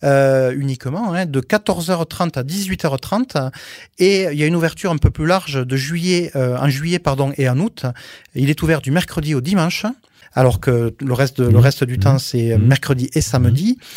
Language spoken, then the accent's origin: French; Occitanie, France; chez nous, en Aveyron.